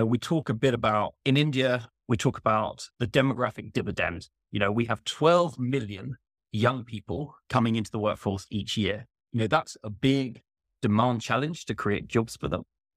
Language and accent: English; United Kingdom; I as a Brit